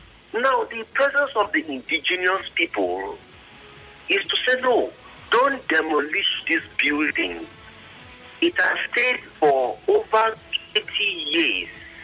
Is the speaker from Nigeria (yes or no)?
yes; Port Harcourt, Rivers, Nigeria; when we were growing up in Port Harcourt, we used to attend those wrestling?